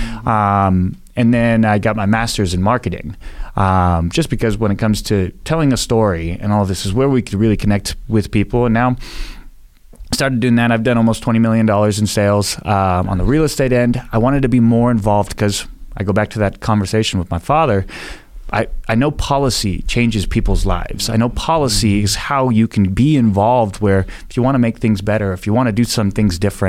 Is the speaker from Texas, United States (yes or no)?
no; North Highlands, California, United States; And it's something like growing up in North Highlands, there was a lot of drugs, gangs.